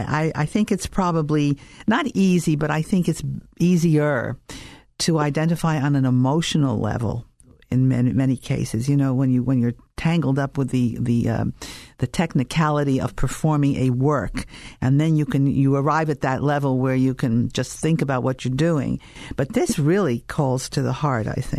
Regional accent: New York, United States; And that's spoken as a New Yorker, I might add, not a Philadelphian.

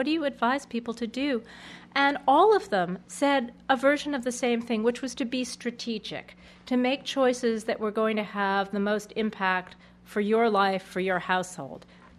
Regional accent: Northeast, United States; I'm from the Northeast, so maybe I have sort of Yankee, sort of thrifty in me.

